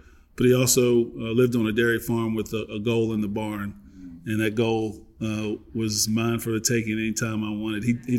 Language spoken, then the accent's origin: English; Virginia, United States; Two loving parents. I was the youngest of five in a very small town.